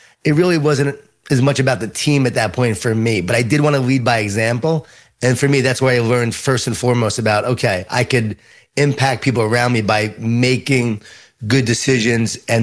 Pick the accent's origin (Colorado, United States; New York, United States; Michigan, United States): New York, United States; I grew up in Long Island, New York, Jewish Italian family, a lot of food, a lot of guilt.